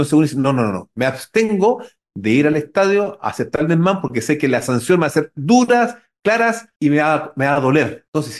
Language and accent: Spanish; Santiago, Santiago Metropolitan Region, Chile; yo soy de Santiago